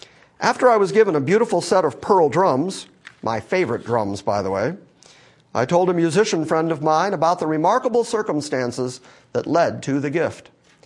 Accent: Ireland; Being Irish, I've always thought of it as the gift of gab.

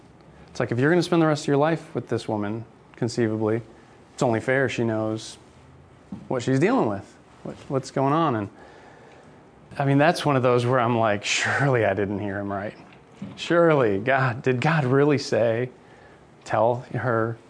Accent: Michigan, United States; it was Janice's good friend whose roommate lived in my hometown at Michigan.

